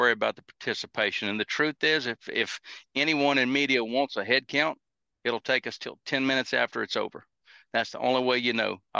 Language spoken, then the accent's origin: English; United States; it makes me mad as an American.